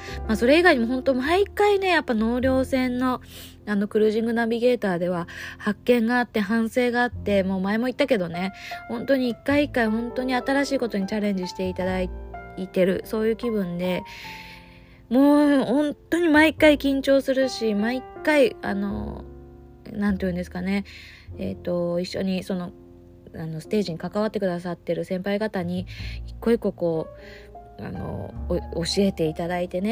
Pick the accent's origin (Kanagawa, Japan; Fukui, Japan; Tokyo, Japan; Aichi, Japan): Tokyo, Japan; Oshima; 私の地元の大島よりもちょっと南の島の神津島っていうところが出て